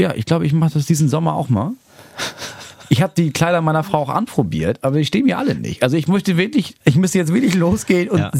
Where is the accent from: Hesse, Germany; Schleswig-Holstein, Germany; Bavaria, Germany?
Schleswig-Holstein, Germany; Ich komme mal aus Schleswig-Holstein.